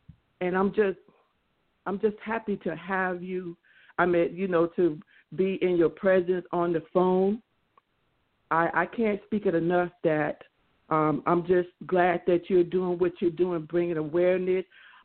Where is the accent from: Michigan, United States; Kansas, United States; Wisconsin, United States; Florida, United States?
Florida, United States; Lakeland; And I'm from Lakeland, Florida